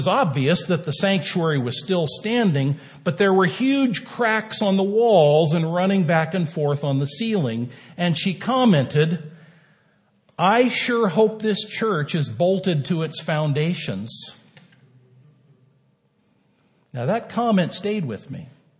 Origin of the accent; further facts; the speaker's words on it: Seattle, Washington, United States; When I was a kid growing up in Seattle, way back in 1966